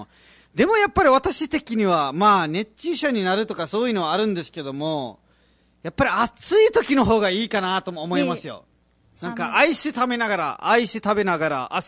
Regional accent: Nepal; Japanese is a second language; 実はネパール人なので、はい、道がないところもあっていっぱい苦しんでる、ことがあります。

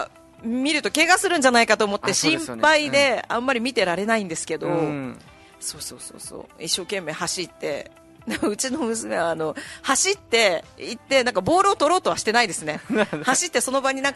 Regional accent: Hakodate, Hokkaido, Japan; 私は北海道の函館出身なんですけれども、はい、道南地区、この北海道の南部地区

